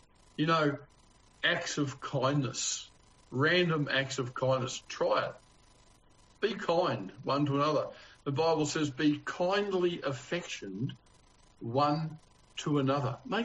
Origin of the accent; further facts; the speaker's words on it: Australia; accent: Australian; and I was talking with my Australian accent, and we were laughing and joking and having a great time.